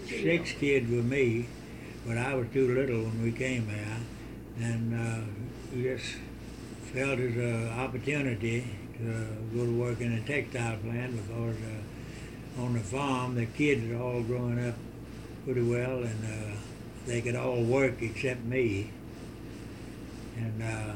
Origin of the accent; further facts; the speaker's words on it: Spray, North Carolina, United States; also born or lived in Henry County, Virginia; In fact, I was born in Henry County, Virginia. And then we moved to Rockingham County up yet, what they call Spray then. And that's where I grew up at.